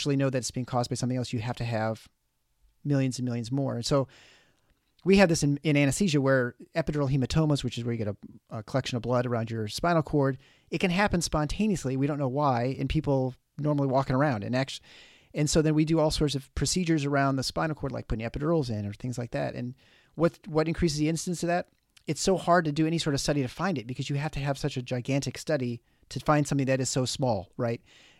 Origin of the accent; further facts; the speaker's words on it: Canada; Yeah, I'm impressed as a Canadian that you got the Fahrenheit there too.